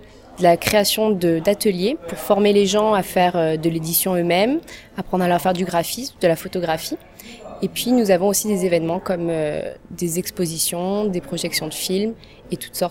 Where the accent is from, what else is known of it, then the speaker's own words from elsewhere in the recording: France; now in Beijing, China; donc je suis française et je vis à Pékin.